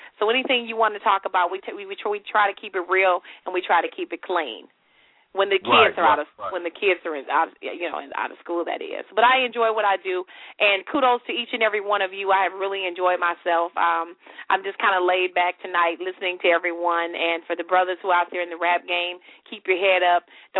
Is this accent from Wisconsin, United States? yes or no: yes; Beloit, Wisconsin, United States; I am originally from the Midwest, Beloit, Wisconsin, to be specific.